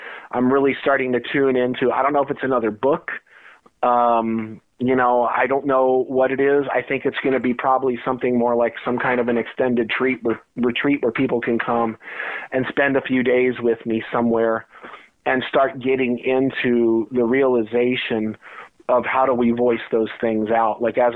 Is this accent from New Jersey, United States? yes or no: yes; New Jersey, United States; a lot of my work lately is starting to get deeper into, you know, my childhood growing up in New Jersey.